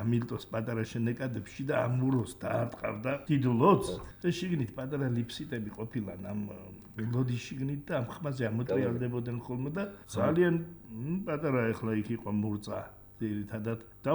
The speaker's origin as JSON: {"language": "Georgian", "region": "Imereti", "country": "Georgia", "said": "მე წარმოშობით იმერელი კაცი ვარ"}